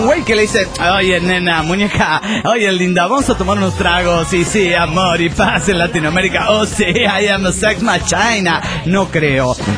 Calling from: Córdoba, Argentina; desde Córdoba, capital

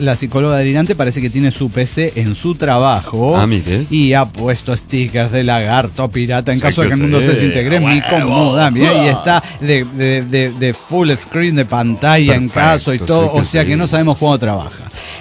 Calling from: Querétaro, Mexico; de Querétaro, México.

